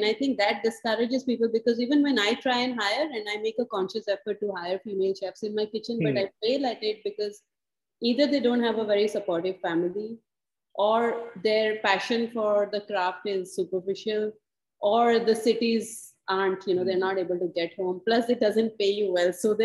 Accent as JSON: {"language": "English", "town": "Jorhat", "region": "Assam", "country": "India", "tie": "born or raised there", "said": "In Assam. It's 5 hours further Northeast from Guwahati, and lots of tea estates there. And but I grew up in a very Punjabi neighborhood."}